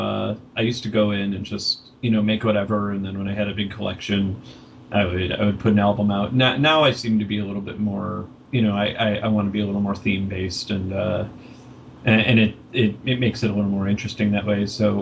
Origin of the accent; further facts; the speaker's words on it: Chicago, Illinois, United States; Simply growing up in South Chicago, that's where the whole scene kind of started.